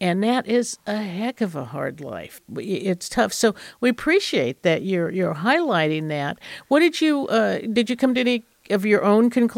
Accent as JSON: {"language": "English", "region": "California", "country": "United States", "tie": "born or raised there", "said": "You know, I grew up in the Bay Area, and as I was growing up, the bay waters in the San Francisco Bay were very dirty."}